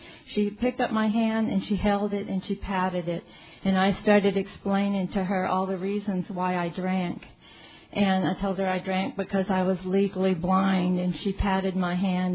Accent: San Antonio, Texas, United States; I'm an alcoholic. And like you said, I'm from San Antonio

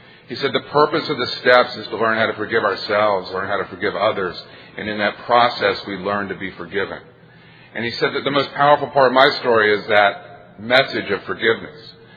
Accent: Florida, United States; I was born and raised in the South. You have two Southern speakers here, by the way. Some people don't consider Florida the South, but my family's lived in Florida since 1780. I'm actually a seventh-generation Floridian.

